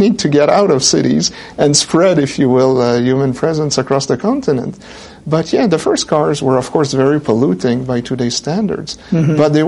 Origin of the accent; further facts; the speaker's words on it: Quebec, Canada; I mean, I'm from Quebec, which is just across the border from Vermont and New Hampshire.